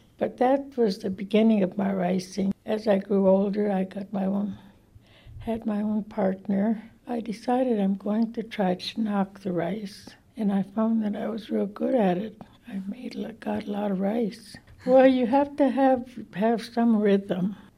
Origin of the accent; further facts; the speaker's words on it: Nett Lake, Minnesota, United States; I am an elder here from the reservation. I was born here up in Hattie Brown's house. Grew up as a child here.